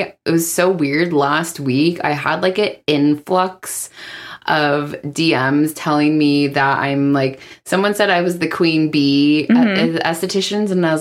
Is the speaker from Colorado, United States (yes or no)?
no; California, United States; We grew up in Southern California.